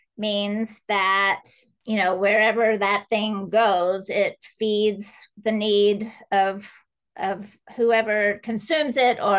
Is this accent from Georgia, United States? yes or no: yes; Columbus, Georgia, United States; I grew up in Columbus, Georgia.